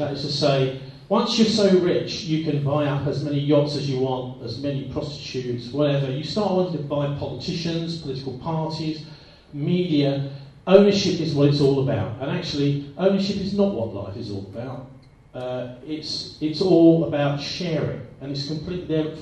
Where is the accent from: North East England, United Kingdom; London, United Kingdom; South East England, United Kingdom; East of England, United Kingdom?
London, United Kingdom; I was brought up in South London.